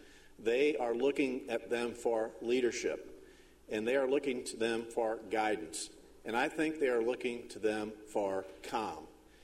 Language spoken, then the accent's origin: English; St. Louis, Missouri, United States; where I grew up in North City, St. Louis, I never thought I would be standing here today.